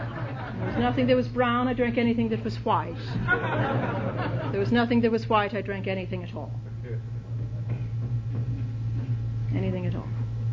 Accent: Ireland; Probably the only thing that's significant is that I'm Irish, and that's almost a given, you know.

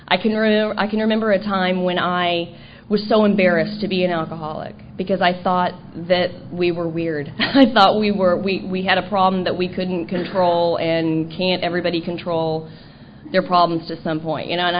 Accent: Dallas, Texas, United States; now in Seal Beach, United States; I'm originally from Dallas, Texas. I've lived in Seal Beach for about 4 months now, but I've been in California for a little over two years.

